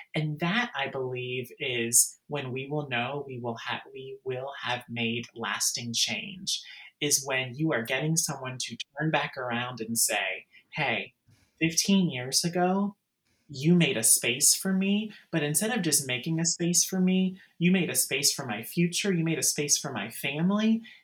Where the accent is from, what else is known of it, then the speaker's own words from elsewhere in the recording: Raleigh, North Carolina, United States; what I will definitely say that I learned most from the elders and from the people in my life growing up in Raleigh, North Carolina